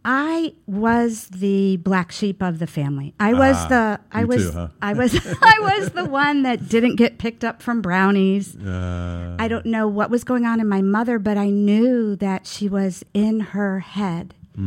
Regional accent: Youngstown, Ohio, United States; In a suburb of Youngstown, Ohio.

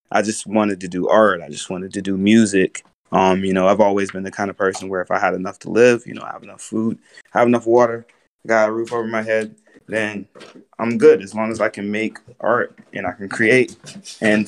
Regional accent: Brunswick, Georgia, United States; now in Asia; I'm from Brunswick, Georgia. I grew up like in the same city where they shot Ahmaud Arbery. I'm from the block, but I just live in Asia.

